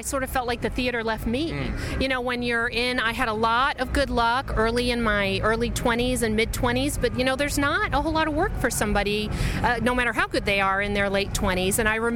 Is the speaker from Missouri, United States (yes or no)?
yes; Kansas City, Missouri, United States; I grew up in Kansas City, and I never, never thought I'd live in Kansas City again as a grown-up.